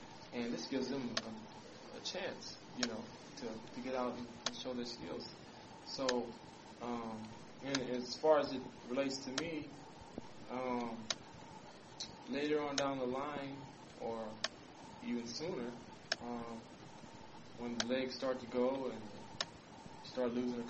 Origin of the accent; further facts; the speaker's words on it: Los Angeles, California, United States; now in Denver, United States; My wife's from Denver, and I was raised in Los Angeles.